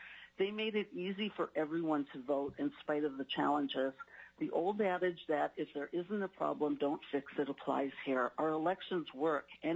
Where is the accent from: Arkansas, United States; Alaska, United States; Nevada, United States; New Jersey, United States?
Alaska, United States; Anchorage; I'm from Anchorage and representing myself and my family. My family's been in Alaska since 1974.